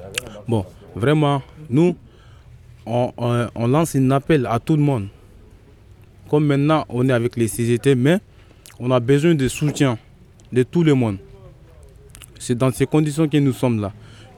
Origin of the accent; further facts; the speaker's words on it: Mali; Je suis l'un des occupants, je suis malien, on est au nombre de 25 personnes ici, on est tous maliens.